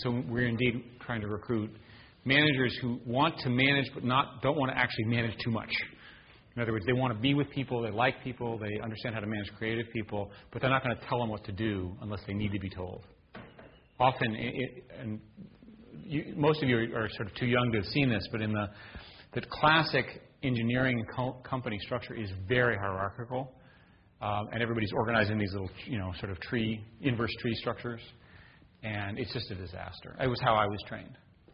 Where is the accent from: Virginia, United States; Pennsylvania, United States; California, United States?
Virginia, United States; I mean, when I was growing up in Virginia, I literally had to memorize the names of all the counties.